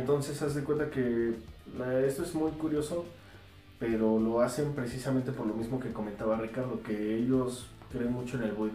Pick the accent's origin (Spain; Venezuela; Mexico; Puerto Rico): Mexico; Bueno, es que todos somos mexicanos